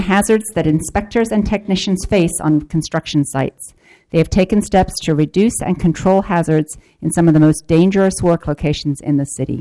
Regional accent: England, United Kingdom; accent: English; Everything that I've said wrong can be put down to my English accent.

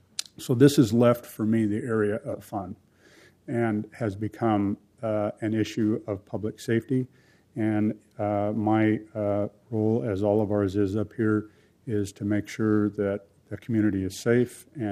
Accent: Portland, Oregon, United States; I grew up here in Portland

